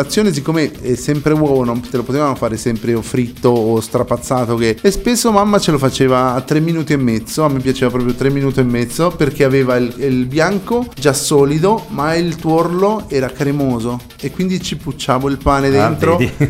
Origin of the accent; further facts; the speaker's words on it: Colombia; Italian is a second language; perché io, essendo colombiano, si poteva pensare che avevo la moglie colombiana